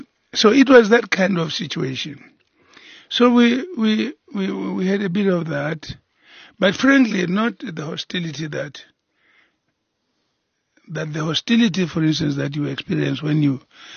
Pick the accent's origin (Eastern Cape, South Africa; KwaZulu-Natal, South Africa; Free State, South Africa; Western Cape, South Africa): Free State, South Africa; Kroonstad; I grew up in Kroonstad, and there were so many of us, you know, families that were mixed, actually.